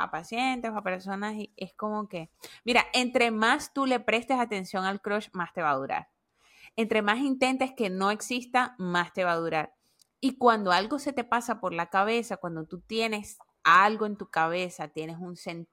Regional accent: Colombia; yo nunca he ido a Tunja, a pesar de que soy colombiana y todo lo demás, nunca he ido a Tunja

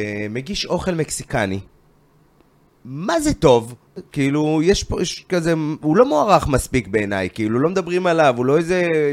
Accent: Holon, Tel Aviv District, Israel; אני כשגדלתי בחולון, היינו יושבים

